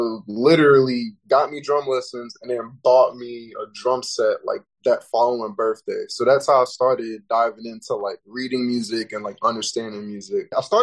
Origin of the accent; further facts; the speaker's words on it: Elizabeth City, North Carolina, United States; now in Virginia, United States; I'm coming from Elizabeth City, North Carolina. Currently live in Virginia, but I go back to home every once in a while.